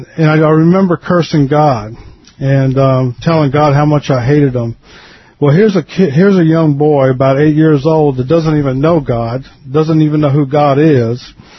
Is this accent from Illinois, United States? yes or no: no; Philadelphia, Pennsylvania, United States; born there; and that's actually where I'm from. I was born in Philadelphia